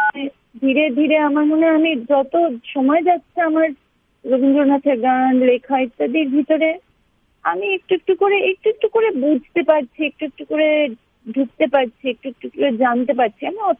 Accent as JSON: {"language": "Bangla", "town": "Shillong", "region": "Meghalaya", "country": "India", "tie": "born or raised there", "said": "আমি তো যেহেতু একটা কসমোপলিটন জায়গায় বড় হয়েছি, শিলংয়ে"}